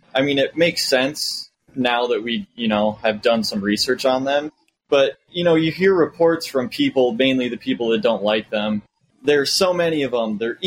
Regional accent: Brainerd, Minnesota, United States; Yeah, I'm from Brainerd.

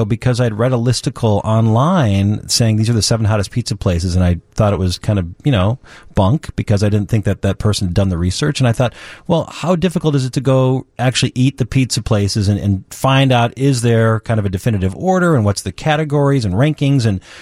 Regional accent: Minnesota, United States; now in Chicago, United States; I grew up in Minnesota. I've lived in Chicago for 25 years.

